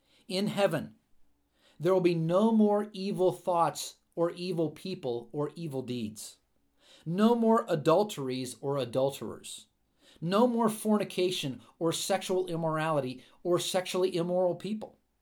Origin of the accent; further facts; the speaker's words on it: United States; I grew up in the near the Susquehanna River.